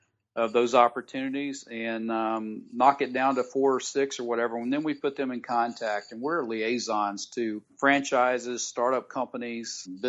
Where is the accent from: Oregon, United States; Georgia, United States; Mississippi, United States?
Georgia, United States; Columbus; And I'm from Columbus, Georgia, so I was the happiest guy in the entire office when I heard that news.